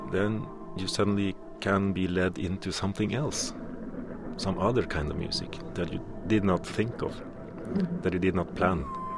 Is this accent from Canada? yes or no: no; Norway; and I come from Norway.